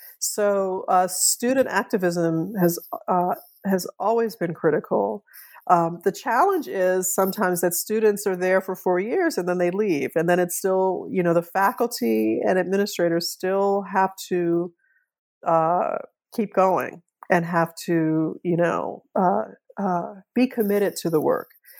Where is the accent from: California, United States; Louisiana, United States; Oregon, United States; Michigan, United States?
Louisiana, United States; New Orleans; born or raised there